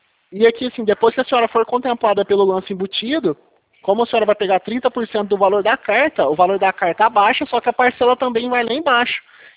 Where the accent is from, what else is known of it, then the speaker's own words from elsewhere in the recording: Franca, São Paulo, Brazil; eu sou de Franca aqui